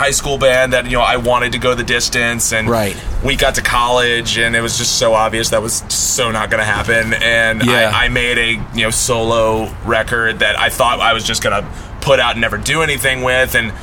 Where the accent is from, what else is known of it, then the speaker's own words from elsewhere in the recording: Richmond, Virginia, United States; now in New York City, United States; You know, we kind of became this version. You know, we're from Richmond, Virginia.